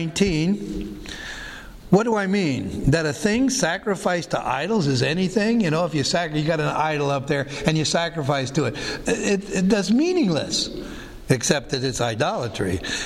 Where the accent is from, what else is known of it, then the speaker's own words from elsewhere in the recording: United States; I'm an American, I'm a patriot, and you salute that flag if you're a patriot.